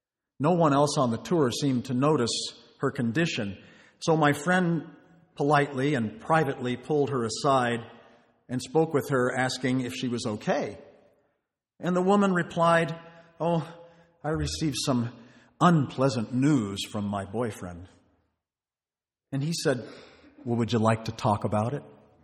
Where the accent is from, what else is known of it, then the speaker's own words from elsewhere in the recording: Texas, United States; You see, I grew up in West Texas, where we wear shoes like this, and boys certainly don't cry.